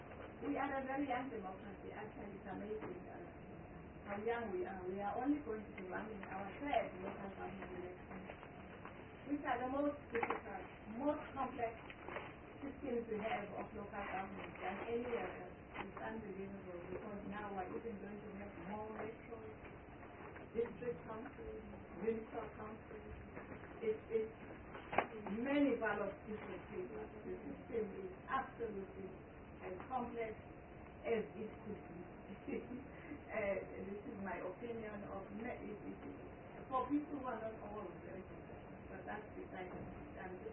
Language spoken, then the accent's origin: English; Eastern Cape, South Africa; village where I come from, on the Eastern Cape.